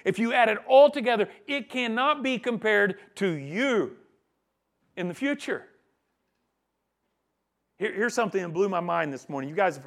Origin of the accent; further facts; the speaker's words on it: United States; I'm an American, so I don't care.